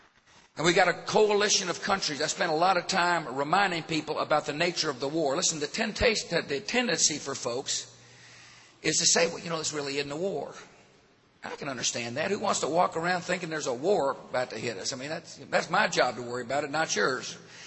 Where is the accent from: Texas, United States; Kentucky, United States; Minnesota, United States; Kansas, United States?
Texas, United States; When I was growing up in West Texas, oceans protected us.